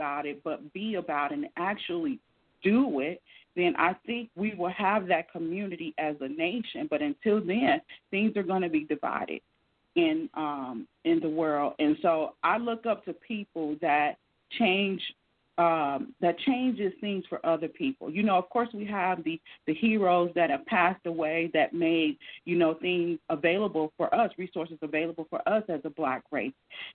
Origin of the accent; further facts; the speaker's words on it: Louisiana, United States; And so like me growing up in the South in Louisiana, we were taught about, we weren't really taught about black history.